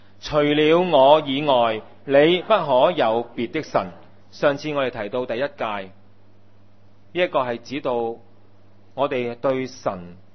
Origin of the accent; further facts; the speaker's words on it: China; 我哋中國人咧句説話喎，四個字嘅高深